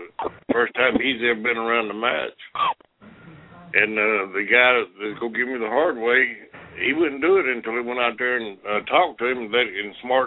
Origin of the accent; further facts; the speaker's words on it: Mobile, Alabama, United States; No, I'm from Mobile.